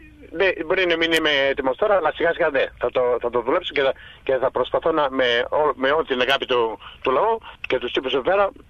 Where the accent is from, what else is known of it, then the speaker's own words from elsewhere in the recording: Melbourne, Victoria, Australia; Μεγαλώσαμε στο Clifton Hill